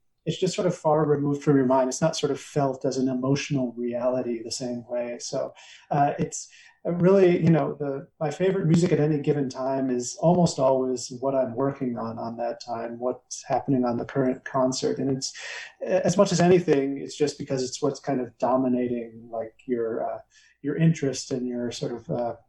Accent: Wisconsin, United States; now in Montana, United States; I'm originally from Wisconsin and grew up in a small town in the middle of nowhere in rural Wisconsin. And so a Midwestern, Northern boy at heart, but after a few stops in various places in the country, I made my way to Montana.

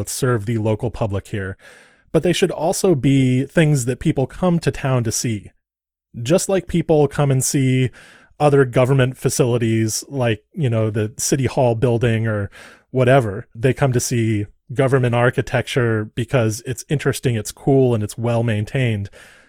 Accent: Santa Barbara, California, United States; I grew up in Santa Barbara, California. Beautiful courthouse.

